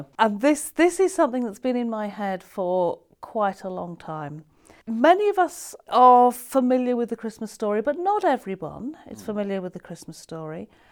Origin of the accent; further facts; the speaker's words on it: Yorkshire and the Humber, United Kingdom; I grew up in East Yorkshire as a Roman Catholic, and faith was always important.